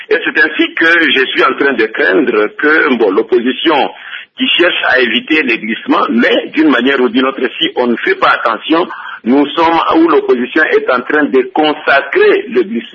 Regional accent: DR Congo; Mais ici chez nous, en République démocratique du Congo

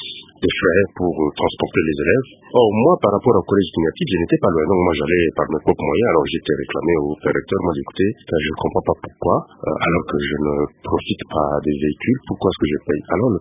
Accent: Kwilu, DR Congo; chez nous, dans le Kwilu

